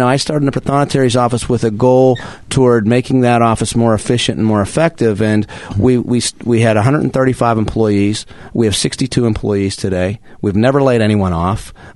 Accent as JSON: {"language": "English", "town": "Pittsburgh", "region": "Pennsylvania", "country": "United States", "tie": "born or raised there", "said": "I grew up in Beachview. I live in Mount Washington. I went to high school in Brookline."}